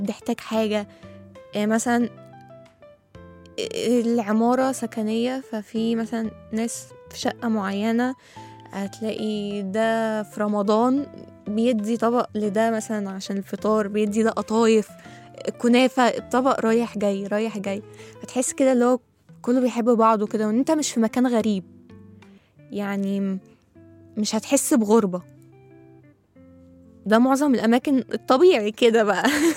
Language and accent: Arabic; Egypt; هو احنا جربنا نبص قبل كده مثلا ان احنا كمصريين دايما بنقف جنب بعض؟